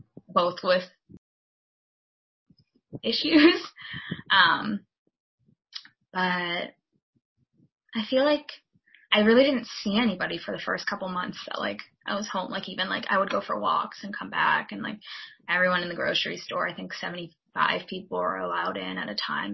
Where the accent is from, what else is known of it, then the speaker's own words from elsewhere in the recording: York, Maine, United States; So I'm from York, Maine, which is an hour and a half, I would say, from Boston.